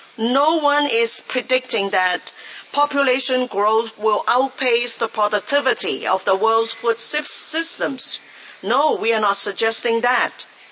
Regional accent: Geneva, Switzerland; I can't say welcome to Rome because this is not my home base. I come from Geneva.

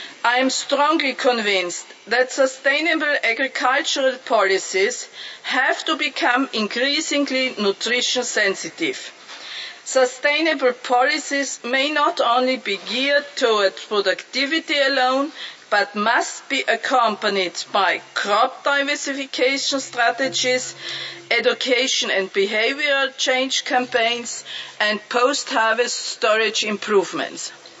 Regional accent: Austria; I am from Austria, not from Australia. We are a very small country

